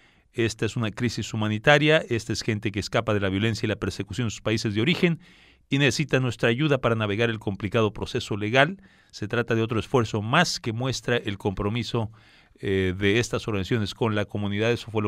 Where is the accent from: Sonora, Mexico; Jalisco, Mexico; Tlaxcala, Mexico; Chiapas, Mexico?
Sonora, Mexico; Esta semana recién pasada estuve en Sonora querida, mi terruño